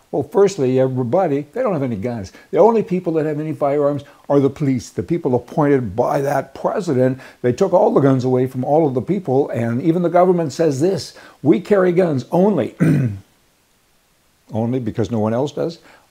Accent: Vermilion, Alberta, Canada; I'm from Vermilion, Alberta, and I got a grade 8

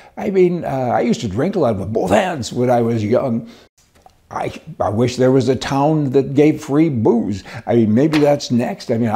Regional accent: Canada; I'm Canadian. I'm also American. I'm a dual citizen, so I'm wearing two hats.

